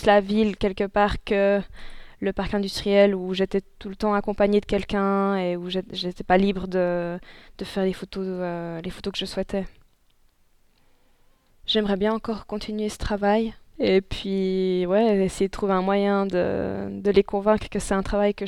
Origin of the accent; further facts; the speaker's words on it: Lausanne, Vaud, Switzerland; Donc j'ai commencé toute cette recherche d'abord chez moi, à Lausanne